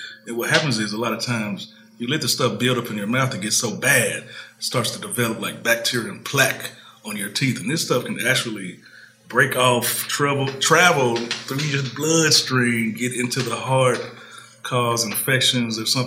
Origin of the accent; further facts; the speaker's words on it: Memphis, Tennessee, United States; I'm from Memphis, went to dental school at, there's a school called Meharry in Nashville.